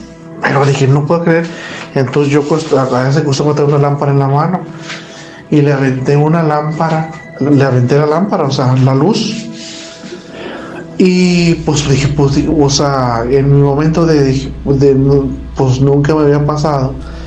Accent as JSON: {"language": "Spanish", "town": "Monterrey", "region": "Nuevo León", "country": "Mexico", "said": "se lo llevó en un ranchito aquí cerca de Nuevo León. Soy de Monterrey."}